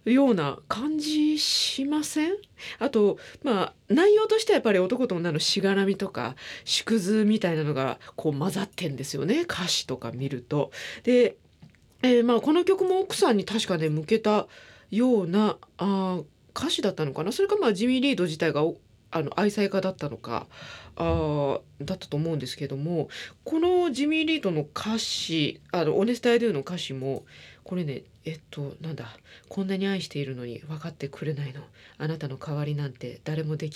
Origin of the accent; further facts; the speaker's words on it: Kansai, Japan; 私たち関西人からしたらそこの違いとかってやっぱり分かんなかったんで